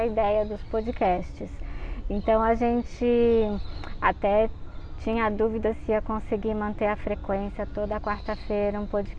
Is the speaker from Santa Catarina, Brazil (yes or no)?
no; São Paulo, Brazil; Como a gente é de São Paulo, a gente acabou ampliando bastante o destino São Paulo para quem mora na capital